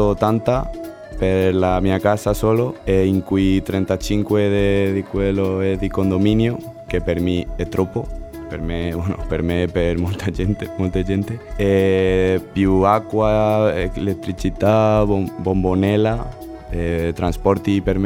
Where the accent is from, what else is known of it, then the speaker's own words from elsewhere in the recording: Toledo, Castilla-La Mancha, Spain; Italian is a second language; moved away as an adult; also born or lived in Madrid; now in Cagliari, Italy; Vengo dalla Spagna, di Toledo, ma sono nato in Madrid e abito in un paese vicino a Toledo, che è Nambroca.